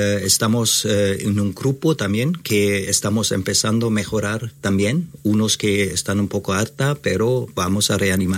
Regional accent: Germany; Spanish is a second language; now in Spain; yo soy alemán, y de Alemania teníamos una granja, y siempre he trabajado con animales. Y después, cuando he venido a España, primero vivía en piso

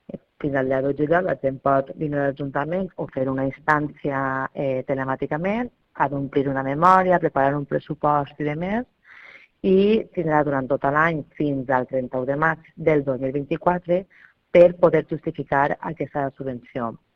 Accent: Teulada, Valencian Community, Spain; Què vas a dir-te jo del meu poble?

